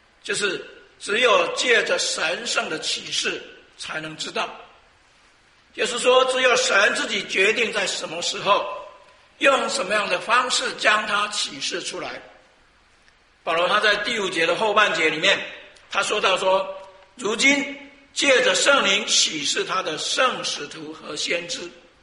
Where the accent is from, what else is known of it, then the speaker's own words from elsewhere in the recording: China; 那我想我们讲到我们中国人，我们更啊能够熟悉中国人有什么？有祖传秘方。